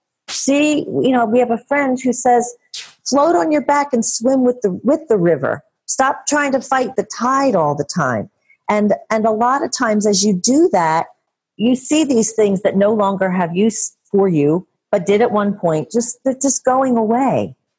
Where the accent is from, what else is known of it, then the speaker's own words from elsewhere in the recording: Philadelphia, Pennsylvania, United States; I'm from Philadelphia and still in Philadelphia